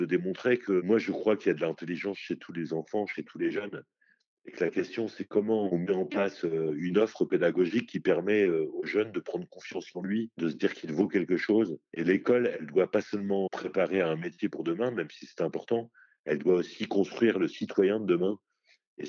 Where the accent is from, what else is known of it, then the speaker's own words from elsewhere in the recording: Le Havre, Normandy, France; moi j'ai grandi dans une cité populaire au Havre. Je suis né à Copriauville, dans un quartier du Havre